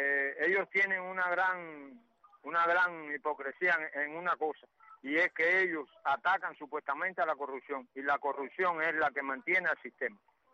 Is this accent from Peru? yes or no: no; Cuba